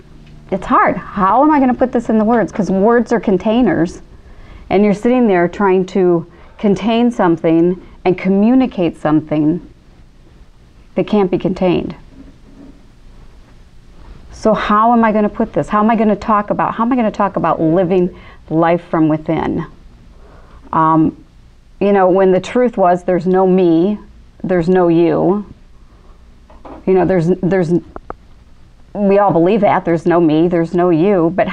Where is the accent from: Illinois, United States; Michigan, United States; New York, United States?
Illinois, United States; Chicago; But I'm originally from Chicago, so right now it's pretty cold back there.